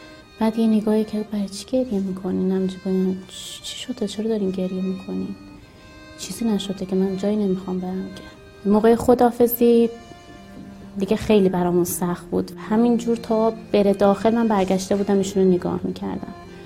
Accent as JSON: {"language": "Persian", "town": "Tehran", "region": "Tehran Province", "country": "Iran", "tie": "born there", "said": "همسر شهید … متولد سال 1362 در تهران به دنیا اومدم."}